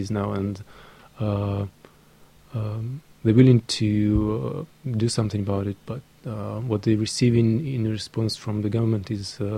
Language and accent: English; Minsk, Belarus; from Minsk.